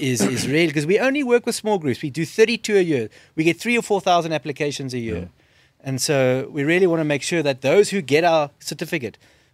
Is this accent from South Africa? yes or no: yes; Plettenberg Bay, Western Cape, South Africa; on the beach in Plettenberg Bay, back in my hometown